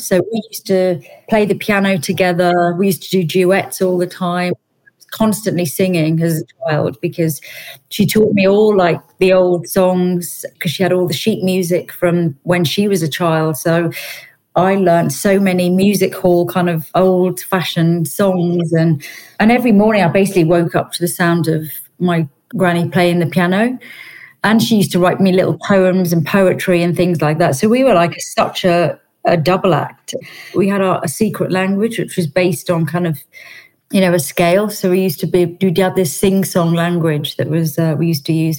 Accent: New Zealand; also born or lived in England; So I was born in England, but then I went to New Zealand really young, when I was a baby. I have certain vivid memories, sort of where we lived, which was quite remote.

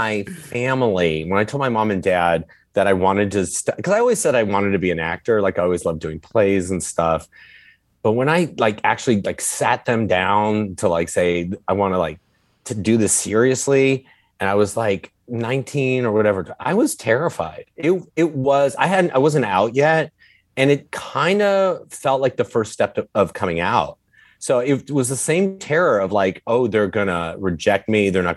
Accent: Encino, California, United States; But yeah, I grew up in the Valley here. I grew up in I grew up in Encino.

